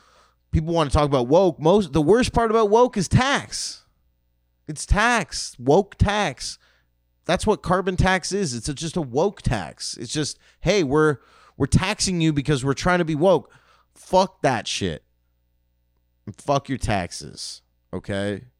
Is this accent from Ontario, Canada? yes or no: yes; Toronto, Ontario, Canada; I'm a Leaf fan only because I'm from Toronto